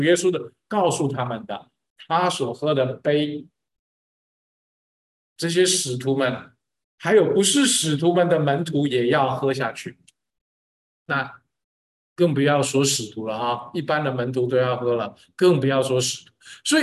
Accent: China; 那是我们中国人祝寿的时候，寿比南山，福如东海

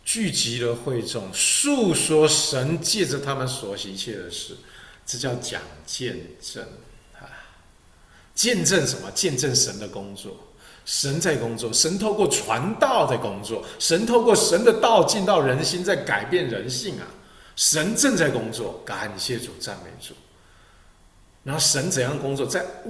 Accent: China; 我相信也是因为我们中国人古代的哲学当中有天下为公的这个概念啊

